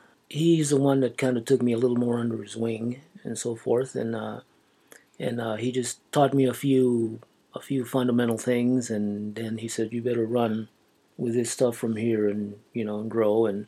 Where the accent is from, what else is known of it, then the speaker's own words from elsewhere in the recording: Weslaco, Texas, United States; I am from a little town in South Texas called Weslaco, Texas. It's about 5 miles north of the Mexican border